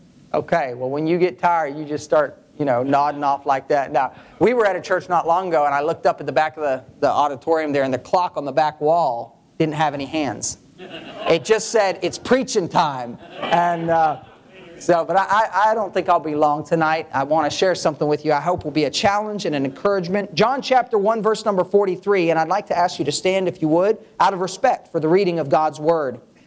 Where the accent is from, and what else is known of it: Thailand; born or raised there